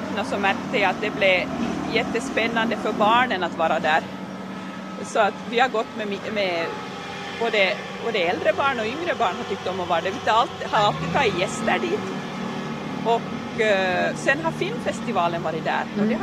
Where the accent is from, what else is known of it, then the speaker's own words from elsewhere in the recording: Ekenäs, Uusimaa, Finland; det är ju det att jag är uppvuxen i Ekenäs